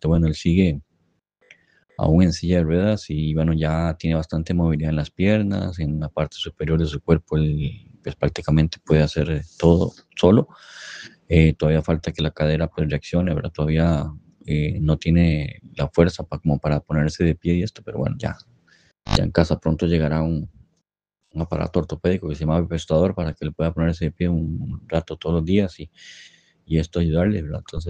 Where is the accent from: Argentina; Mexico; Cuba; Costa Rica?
Costa Rica; now in Spain; ya saben, yo soy de Costa Rica, pero les hablo desde el País Vasco, España.